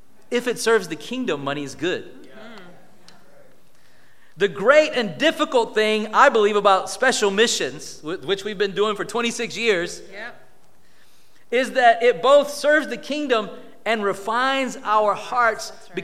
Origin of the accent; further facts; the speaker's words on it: Georgia, United States; I'm from Georgia. We still get along. Anyway, that's a Georgia, Florida thing.